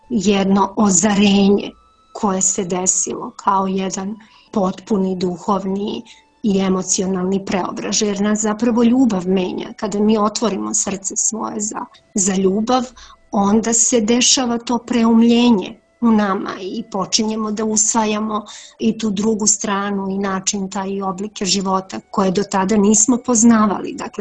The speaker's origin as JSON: {"language": "Serbian", "region": "Šumadija and Western Serbia", "country": "Serbia", "tie": "born or raised there", "also_born_or_lived": "Kosovo", "said": "i meni se tu otvorio taj svet u tom dragačevsko-čačanskom kraju, jer sam ja nekako to detinjstvo delila između ta dva podneblja, jer mi je mama rodom iz Dragačeva, pokojni otac iz Čačka, i tako sam nosila već tada i tada dvozavičajnost."}